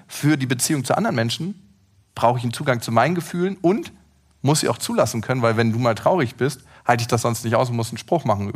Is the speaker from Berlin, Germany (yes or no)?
yes; Berlin, Germany